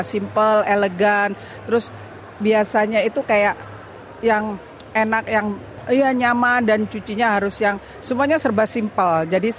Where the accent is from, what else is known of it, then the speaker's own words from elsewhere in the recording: Melbourne, Victoria, Australia; saya dari Melbourne.